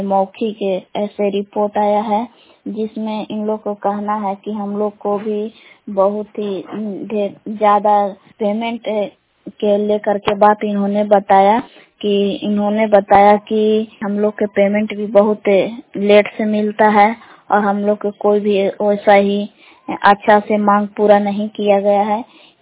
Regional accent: Belaon, Bihar, India; ग्राम बेलाव जिला कैमूर गोगा की निवासी हूँ।

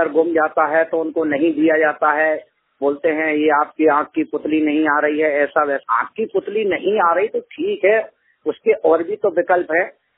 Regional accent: Itarsi, Madhya Pradesh, India; नगर इटारसी, जिला नर्मदापुरम, मध्य प्रदेश का निवासी हूँ।

